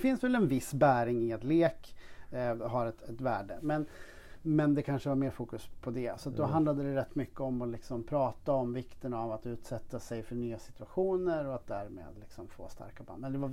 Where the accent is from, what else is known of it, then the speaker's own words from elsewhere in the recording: Uppsala, Uppsala County, Sweden; moved away as an adult; Hade inte tänkt att stanna i Örebro, för det var ju ingen, jag är från Uppsala.